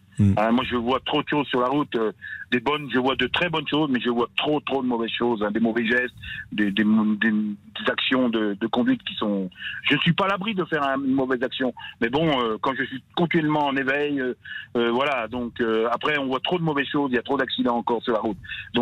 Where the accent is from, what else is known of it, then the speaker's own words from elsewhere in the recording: Paray-le-Monial, Bourgogne-Franche-Comté, France; Je suis de Paray-le-Monial en Saône-et-Loire.